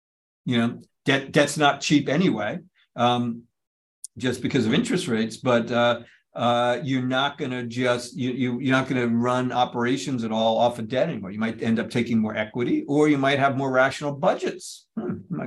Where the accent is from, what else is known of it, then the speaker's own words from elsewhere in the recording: New Jersey, United States; I'm from New Jersey. He's going to end in Jersey.